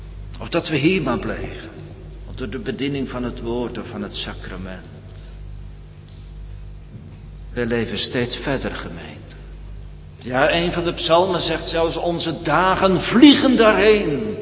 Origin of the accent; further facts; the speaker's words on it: North Holland, Netherlands; Ik ben er ook niet mee opgevoed, ik kom uit de buurt van Amsterdam en daar vertelden mijn ouders dat niet en we gingen niet naar de kerk.